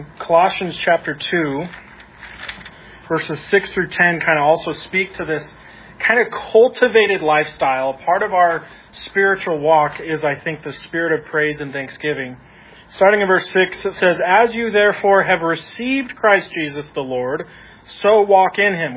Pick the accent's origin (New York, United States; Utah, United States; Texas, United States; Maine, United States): Utah, United States; I grew up in Utah that it was arms folded.